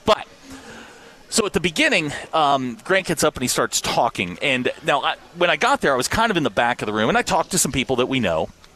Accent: Virginia, United States; And I immediately went, "Well, I'm from Virginia."

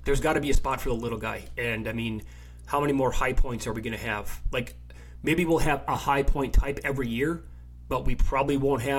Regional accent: Midwest, United States; And that's odd to say, by the way, growing up in the Midwest.

